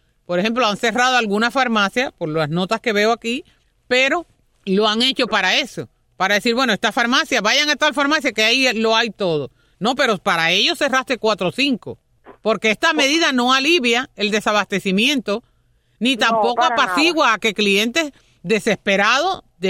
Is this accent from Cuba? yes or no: yes; Cuba; ese mismo tratamiento que usted le está dando a un extranjero, yo lo quiero para mi pueblo cubano.